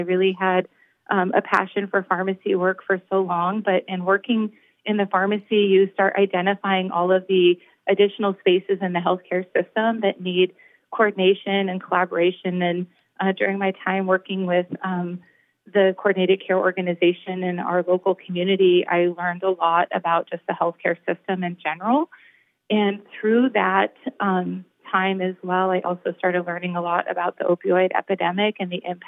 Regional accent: North Bend, Oregon, United States; I grew up in North Bend, Oregon. I'm a native Oregonian. I grew up in North Bend.

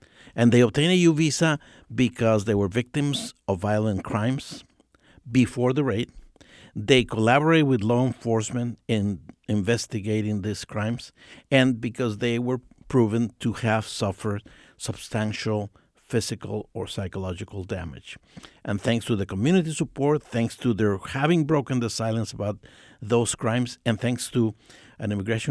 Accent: Guatemala; I grew up in Guatemala, and I was taught to be quiet and not to talk because you never knew who was listening.

